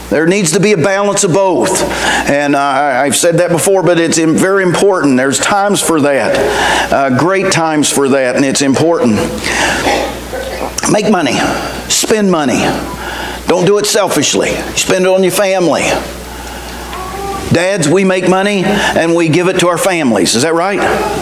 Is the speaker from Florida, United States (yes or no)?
no; West Virginia, United States; I'm from West Virginia. Do you know what West Virginia is known for?